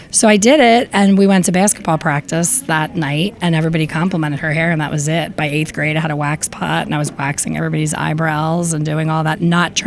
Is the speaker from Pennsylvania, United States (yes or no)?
yes; Philadelphia, Pennsylvania, United States; This is my hometown, Philadelphia. Philly, right? Born and raised.